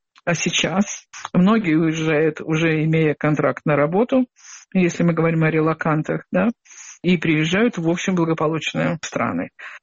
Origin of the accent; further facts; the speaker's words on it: Saint Petersburg, Russia; moved away; also born or lived in Moscow; Я из Петербурга уехала давно и жила в Москве.